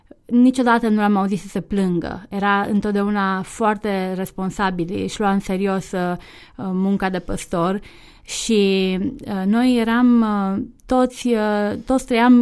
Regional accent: Hațeg, Hunedoara County, Romania; atunci când noi am ajuns, când eram mici în Hațeg

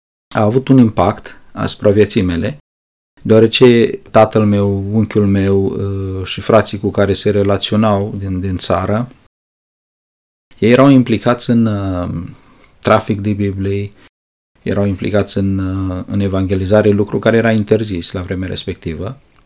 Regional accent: Adjud, Vrancea County, Romania; born there; m-am născut în Adjud, județul Vrancea, și faptul că m-am născut într-o familie de oameni credincioși

